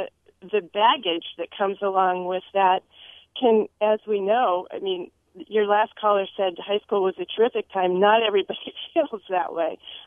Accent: Midwest, United States; also born or lived in Chicago / Minneapolis; I'm from the Midwest too, actually. I grew up in around Chicago and Minneapolis. So I spent 10 years there feeling, and I feel like, you know, those are my Midwest roots.

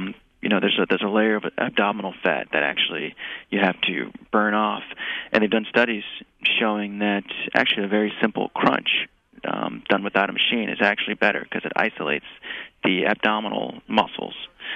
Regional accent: New York, United States; Yes, born and raised in New York.

